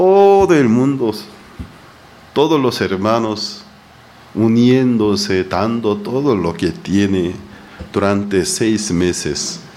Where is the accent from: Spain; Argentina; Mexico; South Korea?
South Korea; Spanish is a second language; Aunque los políticos de mi país, Corea del Sur, mi país de origen, también son irresponsables